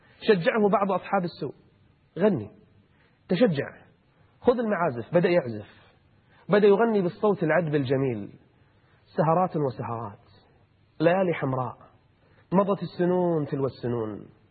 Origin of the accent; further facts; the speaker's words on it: Kuwait; من وزارة الشؤون الاجتماعية والعمل عندنا في الكويت